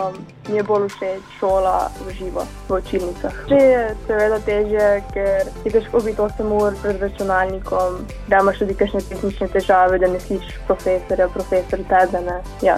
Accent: Novo Mesto, Southeast Slovenia, Slovenia; ker sem iz Novega mesta

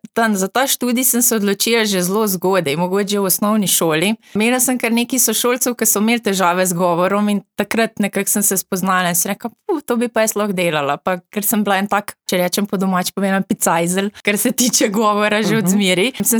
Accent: Kozarišče, Littoral–Inner Carniola, Slovenia; v vasi pa vsi vemo, da sem iz Kozarišč.

